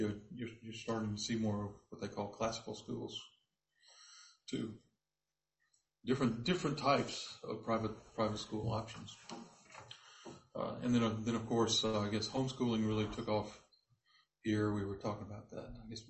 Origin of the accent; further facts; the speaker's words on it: Louisiana, United States; I grew up in South Louisiana. That's all there was.